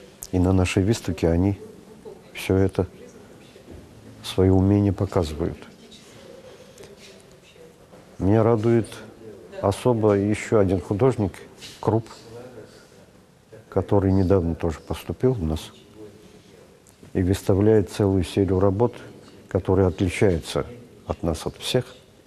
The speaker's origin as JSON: {"language": "Russian", "country": "Armenia", "tie": "born or raised there", "said": "которые показывают мой родной край, Армения, солнце Армении"}